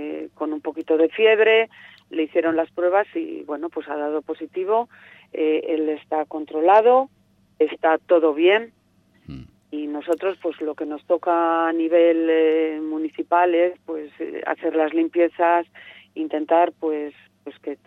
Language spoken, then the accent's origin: Spanish; Laredo, Cantabria, Spain; ciudadana y laredana, pero luego como alcaldesa de este pueblo estoy súper orgullosa, no, lo siguiente, de mi pueblo.